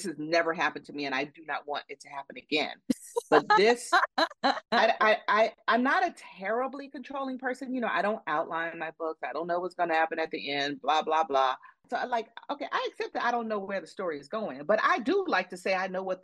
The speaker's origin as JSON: {"language": "English", "town": "Atlanta", "region": "Georgia", "country": "United States", "tie": "born or raised there", "said": "when I wrote my first book, Leaving Atlanta, it's about growing up in Atlanta during the Atlanta child murders."}